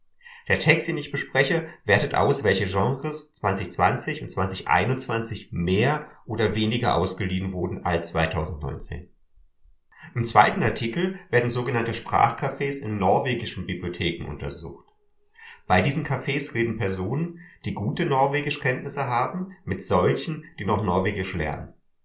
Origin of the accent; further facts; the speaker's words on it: Switzerland; wie man bei uns in der Schweiz sagen würde, der AGLU